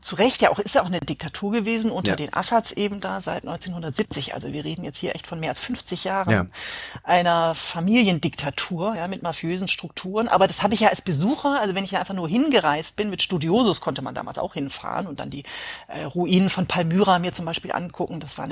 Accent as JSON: {"language": "German", "region": "Southern Germany", "country": "Germany", "tie": "born there", "said": "Deswegen bin ich auch aus Süddeutschland, wo ich geboren bin, nach Hamburg gegangen."}